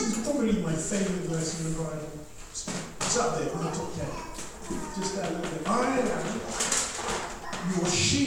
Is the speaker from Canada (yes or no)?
no; Ghana; I'm from Ghana